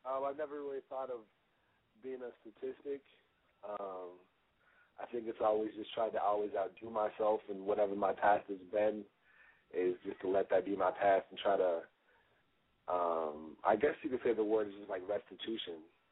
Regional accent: Los Angeles, California, United States; born there; So I was born in 1987, November 6th, Scorpios. But I was born in Los Angeles.

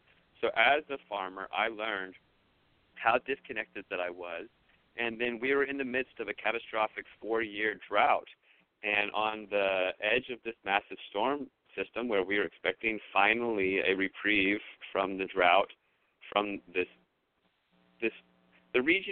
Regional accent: Virginia, United States; I'm from Virginia, like your intro said

